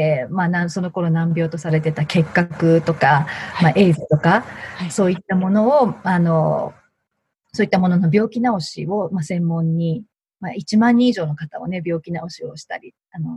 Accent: Tokyo, Japan; now in Yamanashi, Japan; 東京で生まれ育って、

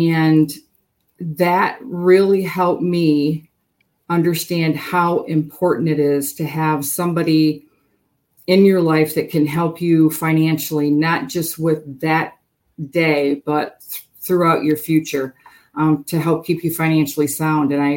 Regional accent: Michigan, United States; moved away as an adult; No, I'm not. I actually was born and raised in Michigan.

